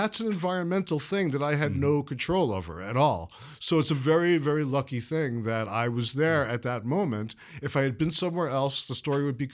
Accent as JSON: {"language": "English", "town": "Brooklyn", "region": "New York", "country": "United States", "tie": "born or raised there", "said": "it was like the Jamaica of comedy where I grew up in Brooklyn."}